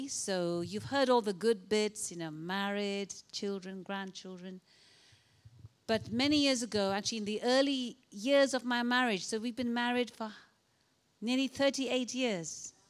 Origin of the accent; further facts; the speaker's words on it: Malaysia; also born or lived in India; I was born in Malaysia. I grew up in Malaysia and India. So I'm South Indian.